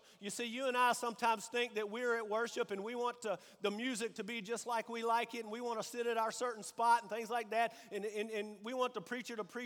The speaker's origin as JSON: {"language": "English", "region": "Alabama", "country": "United States", "said": "And listen, I'm from Alabama, so I'm not real good at math"}